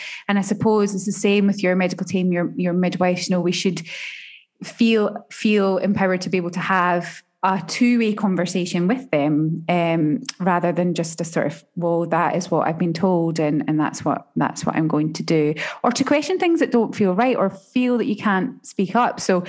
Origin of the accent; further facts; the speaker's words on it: Scotland, United Kingdom; particularly as a Scottish lady raised by a Scottish woman and a Scottish grandmother